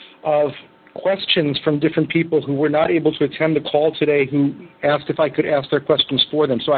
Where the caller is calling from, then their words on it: Japan; It's probably the fact that I'm calling from Japan